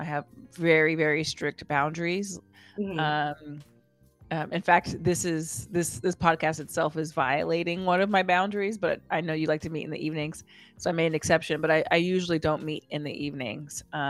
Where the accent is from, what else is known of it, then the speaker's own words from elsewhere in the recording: Rialto, California, United States; So I grew up in Rialto, California